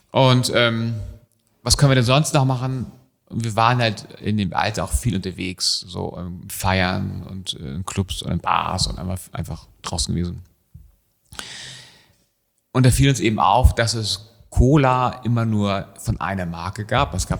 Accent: Hamburg, Germany; wir sind in Hamburg aufgewachsen

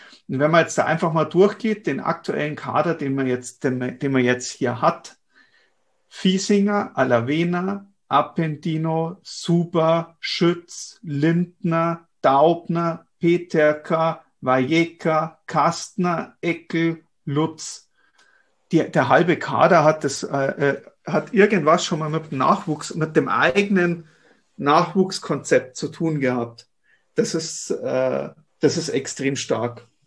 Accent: Munich, Bavaria, Germany; born there; dass man als gebürtiger Münchner dann doch ganz gern auch mal für München spielen darf

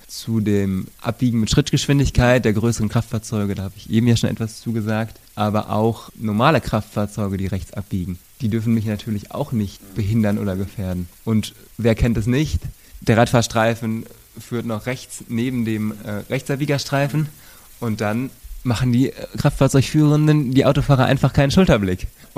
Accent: North Rhine-Westphalia, Germany; Ich komme ursprünglich aus dem Sauerland. Das ist auch schon etwas bergiger

